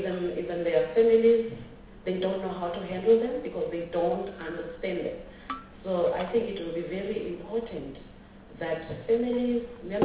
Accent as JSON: {"language": "English", "town": "Taung", "region": "North West", "country": "South Africa", "said": "you grow in Bophuthatswana, it was not a choice. The system was imposed on us. Where should I go if I come from Taung?"}